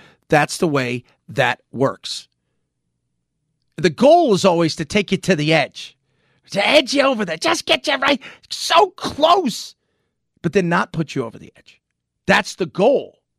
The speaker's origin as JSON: {"language": "English", "region": "California", "country": "United States", "tie": "born or raised there", "lives_now": "Phoenix, United States", "said": "Growing up in Southern California, having been to, you know, spent many, much time in the likes of Los Angeles"}